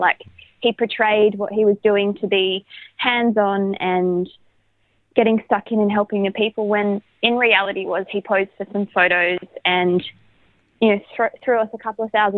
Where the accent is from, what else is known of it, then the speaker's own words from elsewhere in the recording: Perth, Western Australia, Australia; now in Lismore, Australia; I actually am born and bred in Perth